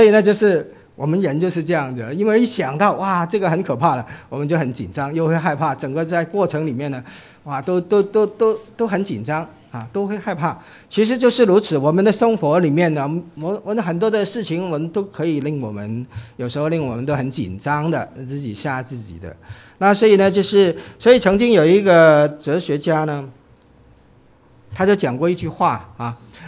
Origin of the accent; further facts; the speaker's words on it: Guangdong, China; 那个时候呢，我们都是广东人了，